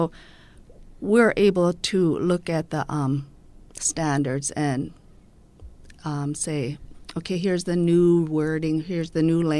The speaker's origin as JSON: {"language": "English", "town": "Bethel", "region": "Alaska", "country": "United States", "said": "I am from Bethel. My parents are … My grandparents are from Guigilnuk … … I am half Yupik."}